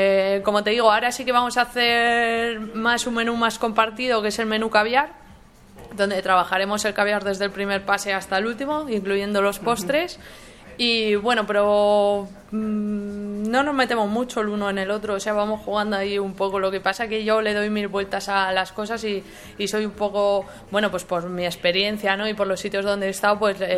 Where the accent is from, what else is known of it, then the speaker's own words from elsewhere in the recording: La Rioja, Spain; now in Madrid, Spain; es mi identidad, ¿no? Traer el producto riojano y exponer mi tierra en la capital.